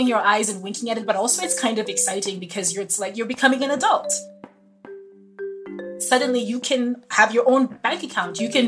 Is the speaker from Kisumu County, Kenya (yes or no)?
no; Nairobi, Kenya; Because I grew up in Nairobi. I was born in Nairobi. When I was a kid, we would ride our bicycles until you were so tired that you could barely walk. And I know my neighborhood in Nairobi, like the back of my hand.